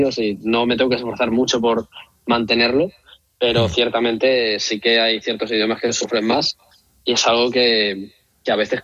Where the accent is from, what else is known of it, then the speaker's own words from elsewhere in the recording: Extremadura, Spain; especialmente de mi tierra, obviamente, del buen jamón que tenemos, del buen aceite de oliva